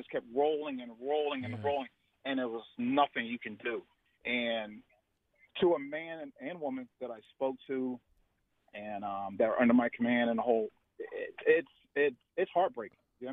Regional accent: Philadelphia, Pennsylvania, United States; I'm born and raised in Philadelphia. I'm a Mount Airy guy. Standing and running road, man, for my entire life. I went to every school in the city.

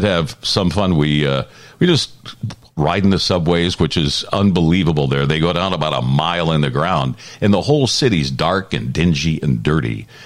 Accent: Detroit, Michigan, United States; And we said, we're disc jockeys. We're from Detroit doing our show here for a few days

